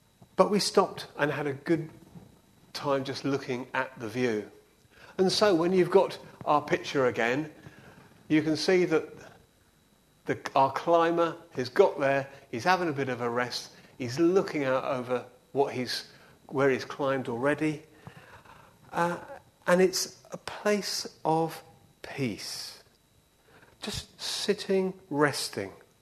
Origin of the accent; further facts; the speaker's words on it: United Kingdom; now in Kenya; being very British, we got our sandwiches out